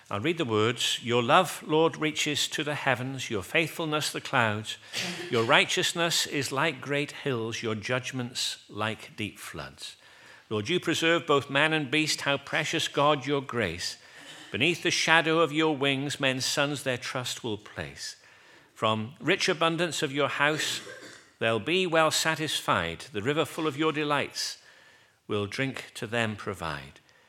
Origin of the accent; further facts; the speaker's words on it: Wrexham, Wales, United Kingdom; I was brought up in Wrexham, a number of collieries around there. My grandfather was a miner, a collier.